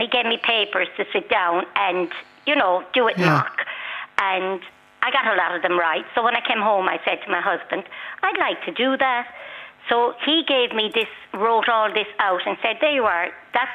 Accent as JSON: {"language": "English", "town": "Limerick", "region": "Munster", "country": "Ireland", "said": "I come from Limerick."}